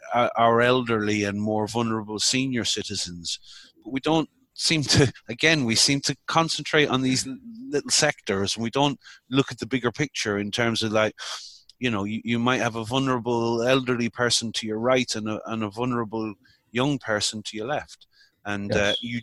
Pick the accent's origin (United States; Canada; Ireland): Ireland; But again, being Irish, we often in Ireland talk about the days where, you know, families lived together in large family groups and looked out for each other, and that sense of community.